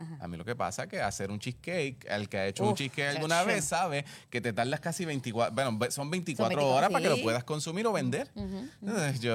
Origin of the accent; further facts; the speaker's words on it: Puerto Rico; Como buen boricua.